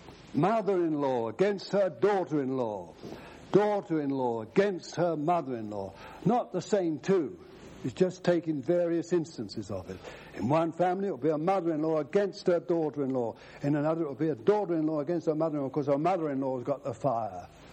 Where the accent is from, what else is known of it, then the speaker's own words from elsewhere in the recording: London, United Kingdom; born there; I was born in the East End of London.